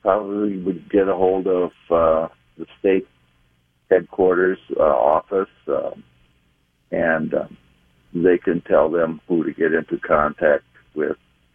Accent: Fulda, Minnesota, United States; I come from the Fulda area in southwest Minnesota

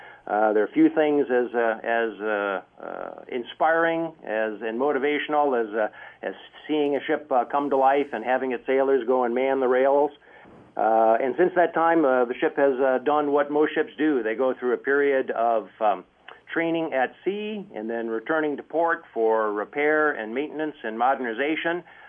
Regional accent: Minneapolis, Minnesota, United States; accent: Minnesota; I have to spend about 30 minutes on the telephone with my dad to recover my Minnesota accent. But so that's been kind of blended out. But yeah, I was born and raised in Minneapolis.

